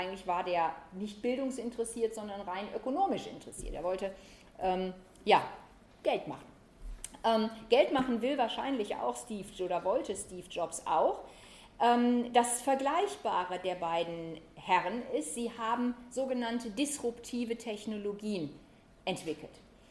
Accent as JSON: {"language": "German", "country": "Germany", "said": "also ich sage das als Deutsche, sehr selbstkritisch"}